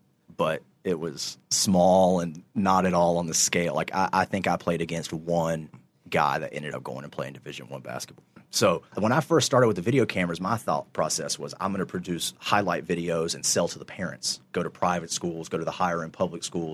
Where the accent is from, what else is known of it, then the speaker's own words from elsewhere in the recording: Kinston, North Carolina, United States; Kinston is getting hit pretty hard right now. That's my hometown, so definitely send some prayers out.